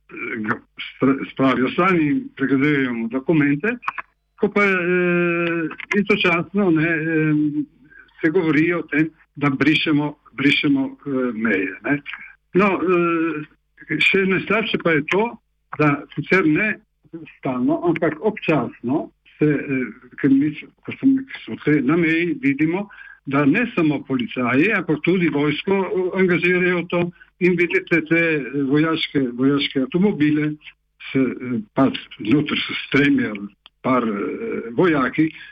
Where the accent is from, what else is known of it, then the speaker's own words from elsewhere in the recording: Gorizia, Friuli-Venezia Giulia, Italy; saj kot Slovenci v Gorici, Italiji in ne samo kot Slovenci, ampak tudi kot tisti, ki to na tem področju živimo